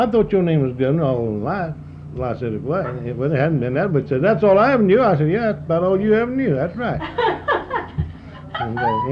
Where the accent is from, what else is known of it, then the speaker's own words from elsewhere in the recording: Prairie County, United States; Yeah, in Prairie County. Okay. I was born in Prairie County.